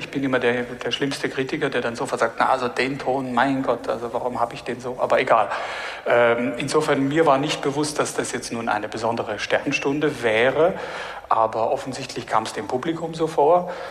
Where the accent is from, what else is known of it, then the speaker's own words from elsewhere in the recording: Bavaria, Germany; Also ich meine, ich bin Bayer